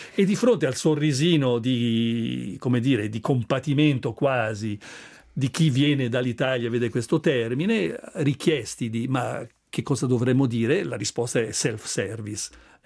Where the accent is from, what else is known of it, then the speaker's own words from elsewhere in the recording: Ticino, Switzerland; Quindi è chiaro che come ticinesi, se sappiamo queste cose, poi possiamo agire di conseguenza, insomma.